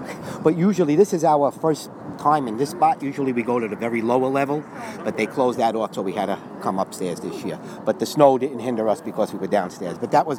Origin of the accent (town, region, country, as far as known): Bronx, New York, United States